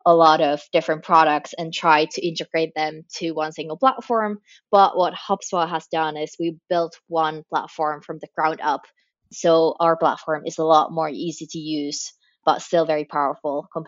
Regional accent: Finland; English is a second language; now in Dublin, Ireland; I work as a marketing manager at HubSpot in Dublin, Ireland. I'm originally from Finland though, and that's how I also know you guys. But currently I'm here in Dublin.

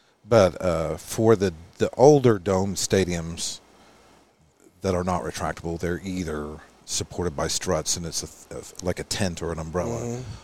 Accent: Florida, United States; also born or lived in Buffalo, United States; But we moved to Florida when I was really young. So I grew up in Southwest Florida. Florida boy.

